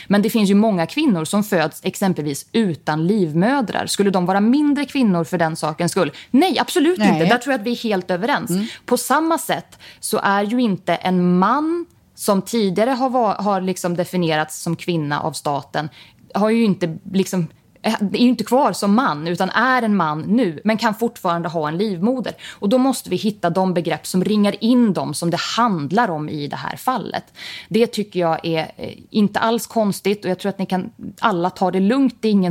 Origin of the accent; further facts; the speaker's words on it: Jämtland County, Sweden; fast jag är uppvuxen i Västra Härjedalen.